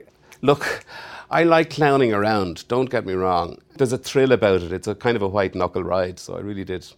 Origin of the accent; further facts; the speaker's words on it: Ireland; If you don't recognize the accent, I'm Irish.